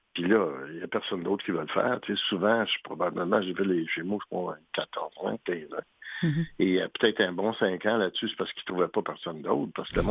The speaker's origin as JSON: {"language": "French", "town": "Montreal", "region": "Quebec", "country": "Canada", "said": "moi, je viens de Rosemont"}